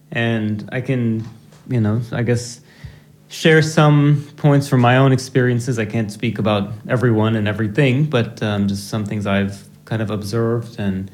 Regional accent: Kalamazoo, Michigan, United States; also born or lived in Los Angeles; I was born in L.A., Los Angeles, but I grew up mostly in Michigan, in a very small town in southwest Michigan called Kalamazoo.

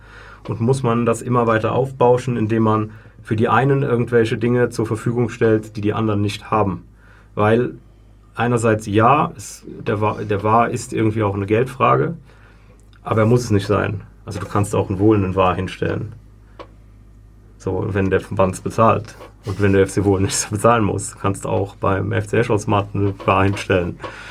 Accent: Germany; now in Switzerland; Und dann frage ich mich, so, ich komme jetzt aus Deutschland, das ist ein Top-5-Land, muss das sein?

